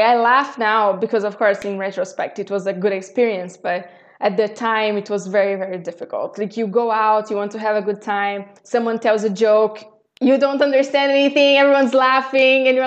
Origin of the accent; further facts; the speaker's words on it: Brazil; English is a second language; moved away as an adult; now in Geneva, Switzerland; So I'm Brazilian. And I was born and raised in Brazil. And I came to Switzerland because my husband is Swiss, and we met while we were both studying in California. That was back in 2013